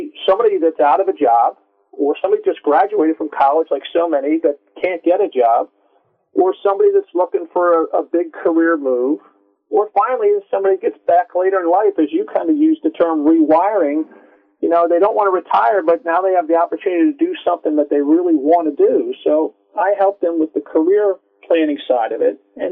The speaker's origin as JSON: {"language": "English", "town": "Bethlehem", "region": "Pennsylvania", "country": "United States", "tie": "born or raised there", "said": "I'm going to begin at hometown. You know, I was born in Bethlehem, Pennsylvania, and why that was important because, you know, after I graduated from high school, 50% of the guys went to work in the steel mill and 50% went off to college."}